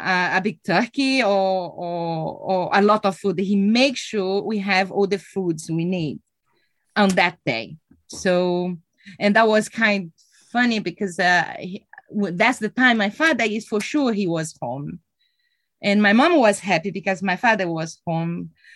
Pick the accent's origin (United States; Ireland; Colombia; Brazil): Brazil; Rio Grande do Sul; English is a second language; also born or lived in Carazinho; Well, I'm from Brazil, right? So Brazil is a very big country. I born in the south of Brazil in a small city called Carazinho, which is a very small village, very European style. But I never grew up there.